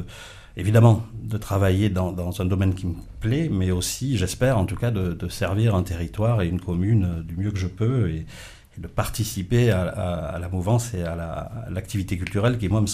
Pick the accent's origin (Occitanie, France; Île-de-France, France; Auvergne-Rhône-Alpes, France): Auvergne-Rhône-Alpes, France; Entraigues; moved away as an adult; also born or lived in Aubenas; je suis natif d'ici. Je suis né à Aubenas, d'ailleurs. Voilà, j'ai vécu à Entraigues. Je suis allé à l'école à Entraigues, puis Valspieu, Aubenas. Et à 20 ans, je suis parti pour ma première passion, qui était le cinéma.